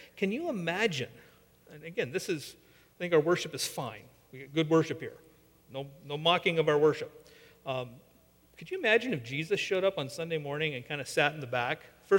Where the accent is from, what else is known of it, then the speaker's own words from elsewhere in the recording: West Coast, United States; I'm from the West Coast.